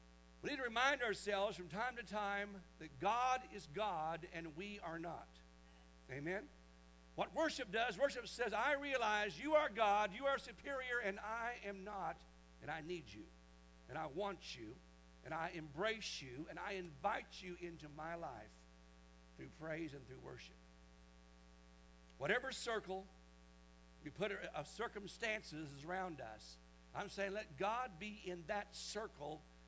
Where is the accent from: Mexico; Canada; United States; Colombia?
United States; Kansas; the church I was raised in back in Kansas was a full gospel, spirit-filled church, but very, very conservative